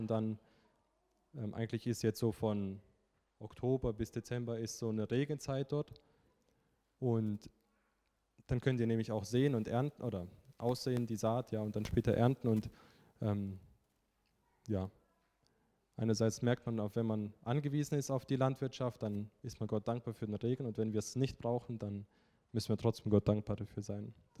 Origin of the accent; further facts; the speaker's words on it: Bolivia; bis auf das Mädchen sind wir die, wir aus Bolivien gekommen sind